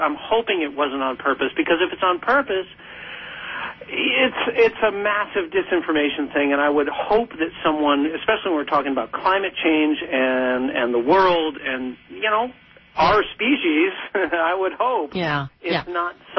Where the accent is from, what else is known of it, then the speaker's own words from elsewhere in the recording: Boston, Massachusetts, United States; I grew up in Boston.